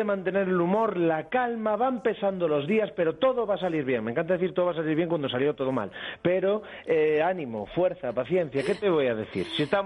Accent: Ferrol, Galicia, Spain; also born or lived in Madrid; now in Torrelodones, Spain; Bueno, no sé si se nota, pero soy gallego

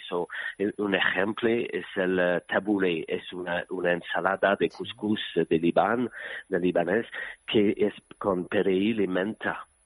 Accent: Canada; Spanish is a second language; now in Barcelona, Spain; pero vivo en Barcelona desde diciembre. Soy de Canadá, pero vivo aquí. Me gusta España mucho.

